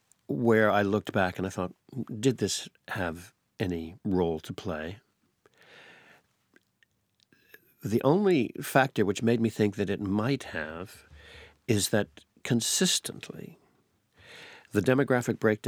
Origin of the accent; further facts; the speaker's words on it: United States; It upsets me so much that my home country of the United States had the opportunity financially to construct an outstanding broadcasting system and did not.